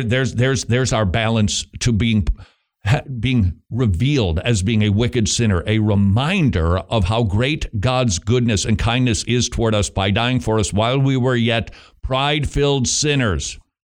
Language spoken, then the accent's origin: English; Bloomington, Minnesota, United States; because we grew up in the Midwest, and we didn't talk like that. It was Bloomington, Minnesota.